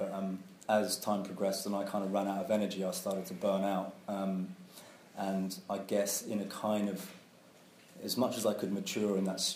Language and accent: English; New Zealand; born there; I come from an interesting, sort of culturally interesting family. And it's a mixed-race family. I was born in New Zealand and my brother and sister were Maori.